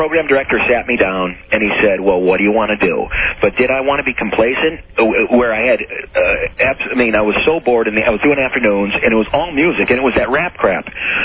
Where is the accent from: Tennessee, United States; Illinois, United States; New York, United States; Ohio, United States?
Illinois, United States; Chicago; And Chicago's my hometown, and I moved back for the third time, and then I felt like a stranger in my hometown.